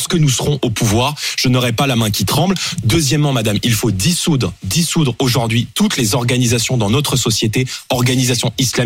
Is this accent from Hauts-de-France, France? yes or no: no; Île-de-France, France; moi j'ai grandi en Seine-Saint-Denis.